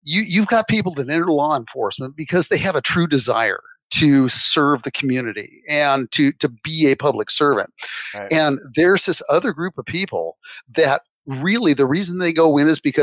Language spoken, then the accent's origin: English; Washington, United States; But I'm from Washington. And just to be clear, that's Washington, the state, you know, like on the, you know, severe west side, not D.C., the capital.